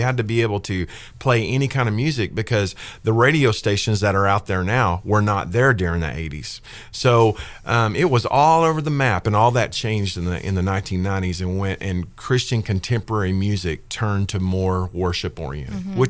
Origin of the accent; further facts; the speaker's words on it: Joshua, Texas, United States; And I was from Joshua, Texas. You know, I was from Hickville Central.